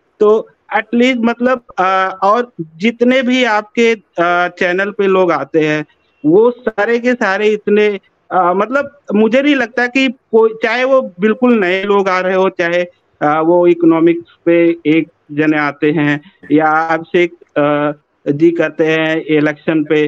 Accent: Ayodhya, Uttar Pradesh, India; moved away as an adult; now in Singapore; sir मैं वैसे तो अयोध्या से हूँ लेकिन अभी मैं सिंगापुर में रहता हूँ तो मैं सिंगापुर से अभी इस समय आपसे जुड़ रहा हूँ

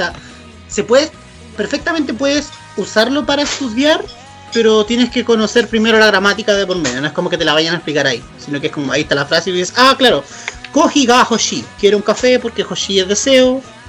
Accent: Concepción, Biobío, Chile; por lo menos acá en Concepción, hola, somos de Concepción, estamos nosotros

